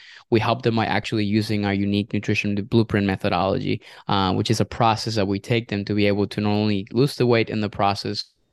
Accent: Venezuela; now in United States; I grew up in Venezuela in a really small town in South America. And I moved to the U.S. in 2009 to pursue my career here in nutrition.

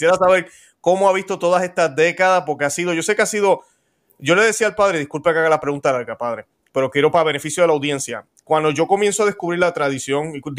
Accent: Puerto Rico; en mi país, Puerto Rico, somos bien calientes.

